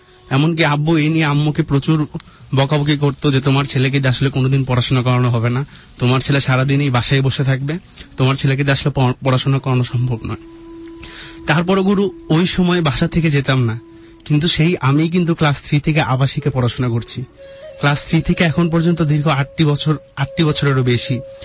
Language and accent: Bangla; Jamalpur, Mymensingh Division, Bangladesh; আমার জন্ম জামালপুরে, একটি মফস্বল শহর, কিন্তু মফস্বল শহর হলেও আমি আমার সেই জামালপুর শহরটা, সেই শহরটাকে নিয়েই বেঁচে থাকতাম।